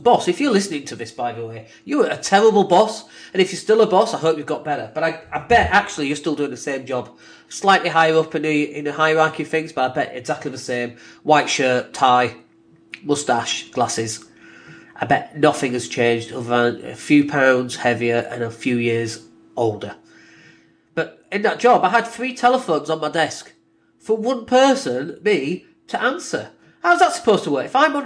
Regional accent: Leeds, Yorkshire and the Humber, United Kingdom; anything to do with Leeds, effectively, which is my hometown.

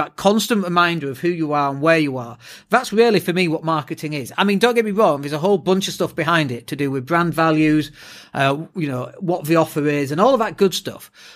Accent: Yorkshire and the Humber, United Kingdom; I realise I'm from Yorkshire and I'm far too tight for that.

